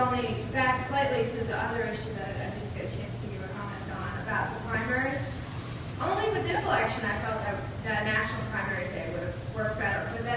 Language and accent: English; Queens, New York, United States; Personally, I love it. I grew up in Queens